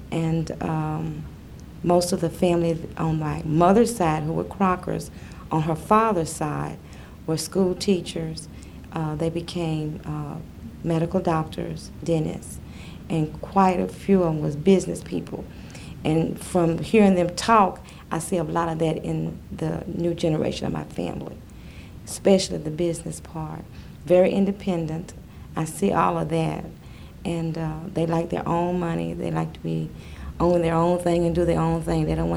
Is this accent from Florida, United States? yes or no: no; Russellville, Kentucky, United States; born there; I was born in Russellville, Kentucky, Logan County, February the 1st, 1950.